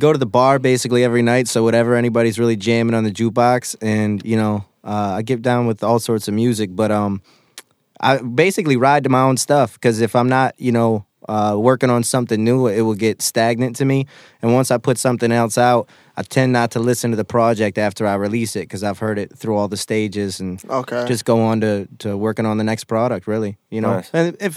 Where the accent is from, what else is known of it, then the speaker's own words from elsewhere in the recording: Detroit, Michigan, United States; born and raised in South Detroit. I get a lot of slack because people are like, you're not from Southwest. I'm still bigging up my city, you know, regardless.